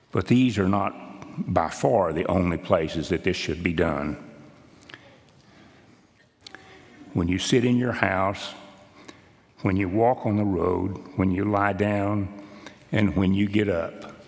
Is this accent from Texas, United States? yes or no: yes; Pecos, Texas, United States; I'm a first-generation Christian. I was raised worshiping in the First Christian Church there in Pecos, Texas.